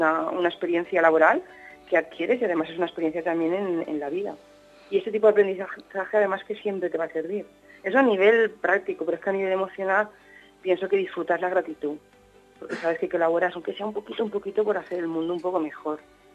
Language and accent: Spanish; Spain; Yo soy de creencia musulmana, soy una española conversa